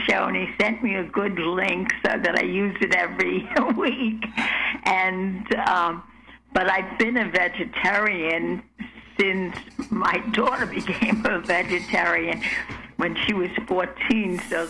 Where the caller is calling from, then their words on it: New York, United States; I'm calling in from New York.